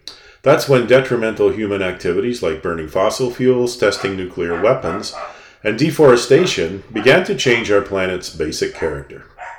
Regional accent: Ontario, Canada; Further south, along the escarpment, is the town of Milton, Ontario, my hometown's rivals in both ice hockey and lacrosse.

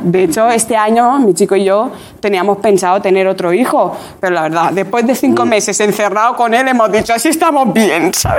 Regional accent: Equatorial Guinea; born there; Y bueno, yo nací en Guinea Ecuatorial, ya lo sabrás

